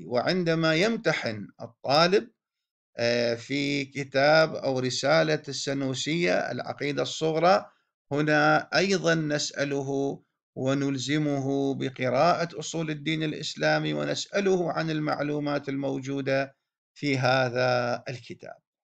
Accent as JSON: {"language": "Arabic", "country": "Iraq", "said": "يعني عندنا في العراق"}